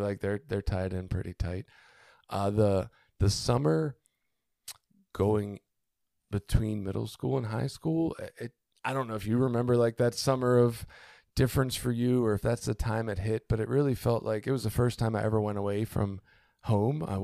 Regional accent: Baltimore, Maryland, United States; I grew up in Baltimore, right? But we didn't have a football team when I grew up

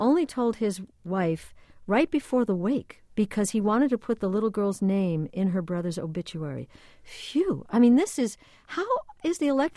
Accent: New York, United States; a longtime political pundit in New York, where, you know, it's my home state.

